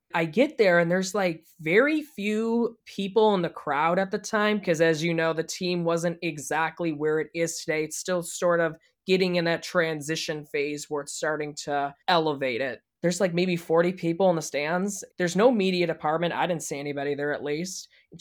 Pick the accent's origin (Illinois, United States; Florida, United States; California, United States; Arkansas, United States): Illinois, United States; Chicago; I'm from Chicago, so I'm a huge Blackhawks fan.